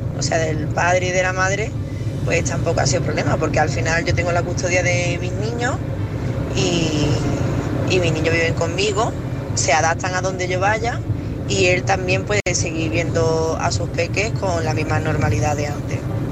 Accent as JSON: {"language": "Spanish", "town": "Málaga", "region": "Andalusia", "country": "Spain", "said": "soy de Málaga."}